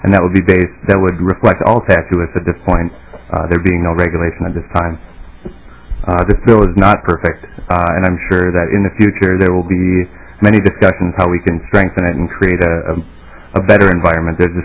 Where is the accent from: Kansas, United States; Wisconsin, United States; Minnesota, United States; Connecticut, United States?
Minnesota, United States; Duluth; I'm from Duluth, Minnesota.